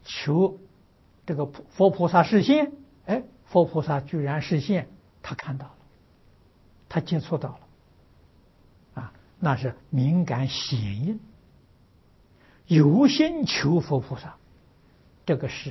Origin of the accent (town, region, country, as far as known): China